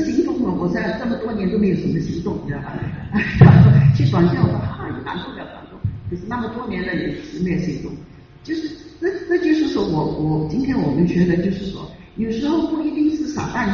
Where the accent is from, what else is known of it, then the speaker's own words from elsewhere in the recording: Guangdong, China; 我们广东人说，我们的胸前放一个勇字